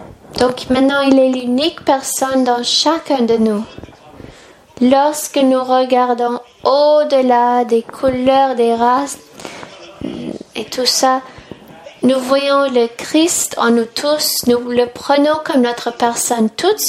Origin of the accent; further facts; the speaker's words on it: China; French is a second language; moi je suis chinois, j'ai 5000 ans de culture